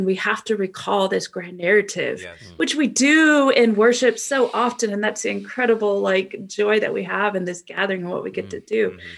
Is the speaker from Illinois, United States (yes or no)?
yes; Chicago, Illinois, United States; back in Chicagoland, my hometown, my home city, we're seeing moral failures at Harvest Bible Chapel and Willow Creek.